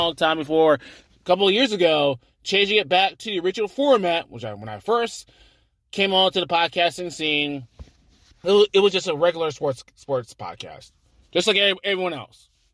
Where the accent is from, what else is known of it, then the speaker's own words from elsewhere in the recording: Florida, United States; also born or lived in Georgia; Because I'm originally from the South, and I was born in Georgia. I would probably say raised more in Florida